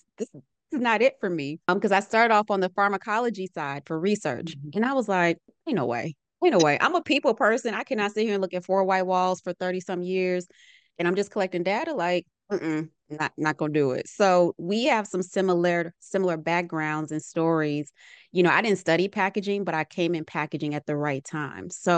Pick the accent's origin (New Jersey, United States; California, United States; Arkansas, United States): Arkansas, United States; So I grew up in the South. I'm a Southern girl to my core. I'm from Arkansas.